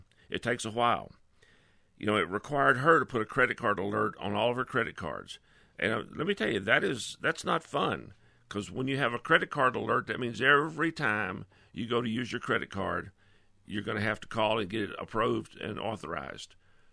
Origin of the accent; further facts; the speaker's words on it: New York City, New York, United States; Because you know what? I'm from New York City.